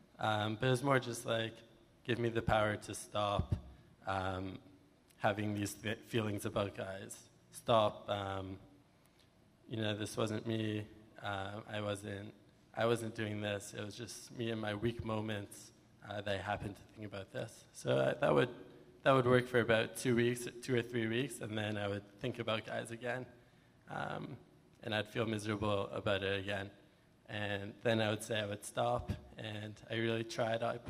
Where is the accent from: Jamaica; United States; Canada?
Canada; Toronto, Ontario; growing up in the Sheir Shemayim community in Toronto.